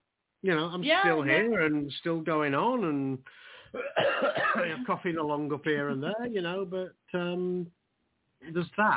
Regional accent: Yorkshire and the Humber, United Kingdom; Just speaking of me being a Yorkshireman, we are known for being thrifty.

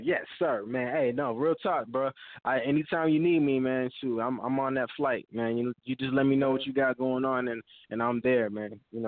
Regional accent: Seattle, Washington, United States; now in Atlanta, United States; I'm going to give a shout-out to my mom, to my hometown, Seattle, to ATL, which has been my hometown for the last 10 years

